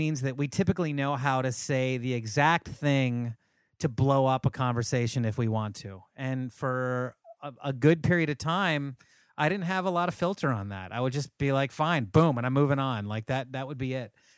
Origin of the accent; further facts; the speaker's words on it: Philadelphia, Pennsylvania, United States; for me, it's been partially where I'm from. I mean, I came from Philadelphia.